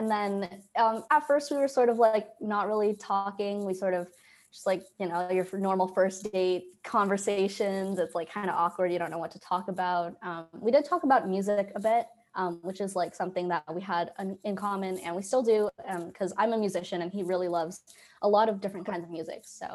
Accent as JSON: {"language": "English", "town": "Toronto", "region": "Ontario", "country": "Canada", "said": "because I'm from Toronto, so our Thanksgiving was already in October."}